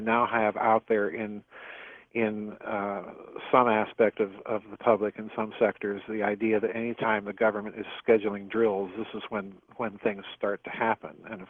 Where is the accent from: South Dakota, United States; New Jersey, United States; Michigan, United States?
South Dakota, United States; the then Senate Majority Leader Tom Daschle from my home state in South Dakota was a recipient of one of these letters.